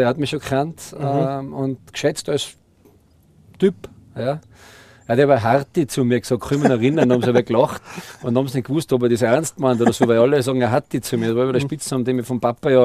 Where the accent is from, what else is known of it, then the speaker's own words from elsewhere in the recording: Kufstein, Tyrol, Austria; weil wir Kufsteiner waren ja besser als Innsbrucker.